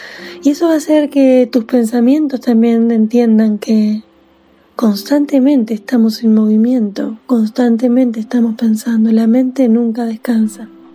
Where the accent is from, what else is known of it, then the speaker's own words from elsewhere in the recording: Argentina; de Argentina.